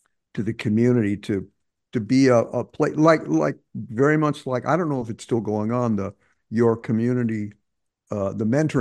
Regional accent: St. Louis, Missouri, United States; there's a program in St. Louis, in my hometown, called Jazz St. Louis

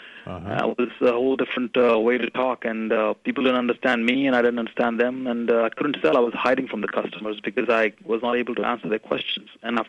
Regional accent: India; English is a second language; moved away; So, and I came from India. I was from a comfortable family

